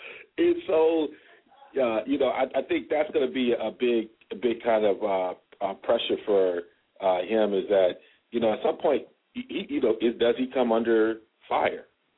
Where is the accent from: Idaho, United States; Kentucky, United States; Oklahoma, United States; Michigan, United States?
Michigan, United States; Ann Arbor; also born or lived in Wisconsin; You know, y'all know I worked at, you know, Wisconsin, but I grew up in Ann Arbor, and I like Brady.